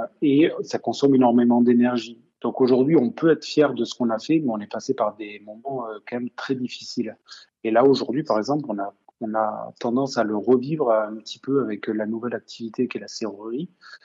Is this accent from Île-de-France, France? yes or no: no; Toulouse, Occitanie, France; Et puis quand on est Toulousain